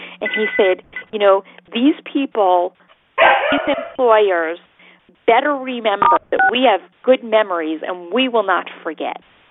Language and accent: English; Ireland; I'm Irish. We live by rituals. The wake is a really big deal to us.